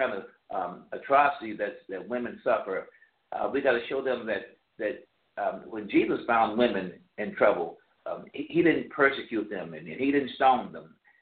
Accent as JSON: {"language": "English", "town": "Mobile", "region": "Alabama", "country": "United States", "said": "And sometime down south again, and I'm from down south. I'm from Alabama, Mobile, and Mississippi, in that area."}